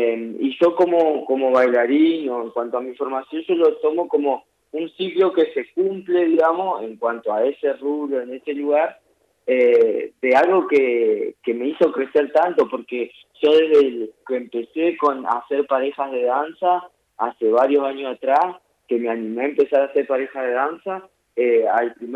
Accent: Crespo, Entre Ríos, Argentina; Los dos somos entrerrianos y vivimos en Entre Ríos. Soledad es de La Paz, es paceña, yo soy de Crespo, yo vivo más o menos a unos 35 kilómetros de la capital de Paraná.

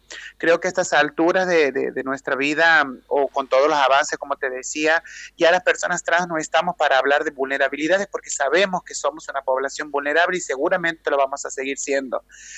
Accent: Santiago del Estero, Argentina; Sí, soy de Santiago del Estero.

